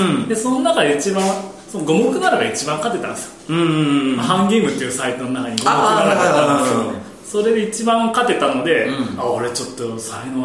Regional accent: Fukuoka, Japan; born there; 生まれは福岡です。

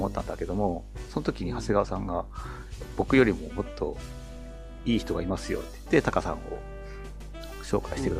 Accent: Kanagawa, Japan; 僕神奈川県ですね。

